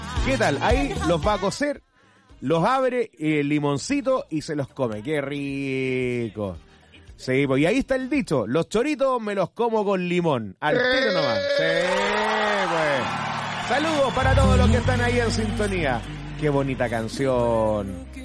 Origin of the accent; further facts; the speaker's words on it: Lebu, Biobío, Chile; ¡Qué linda es mi tierra! ¡Qué lindo es Lebu!